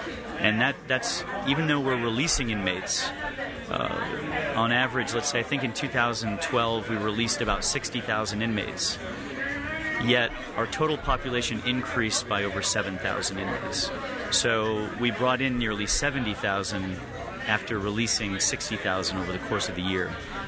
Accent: New Hampshire, United States; There's one in my home state of where I'm originally from, New Hampshire, in Berlin, New Hampshire.

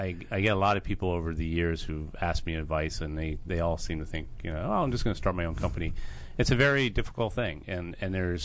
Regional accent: Bowie, Maryland, United States; I am from Bowie, Maryland. I grew up in.

